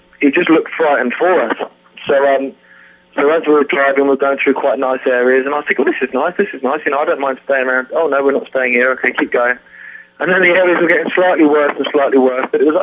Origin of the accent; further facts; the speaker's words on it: South East England, United Kingdom; now in England; I live in mainland England now, but before we grew up on the Isle of Wight, which is a tiny little island, sort of 13 miles by 26 miles.